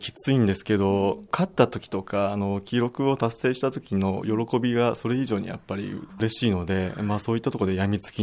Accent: Miura, Kanagawa, Japan; 小学校から陸上教室、三浦市出身なんですけど、陸上教室が月に1回ありまして

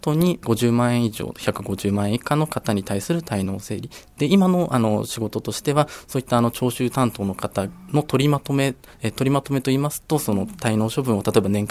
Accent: Fujisawa, Kanagawa, Japan; 生まれも育ちも藤沢市なので、藤沢市、大好きな藤沢市がこんなに知られてないのはもったいないことだなと思ったので

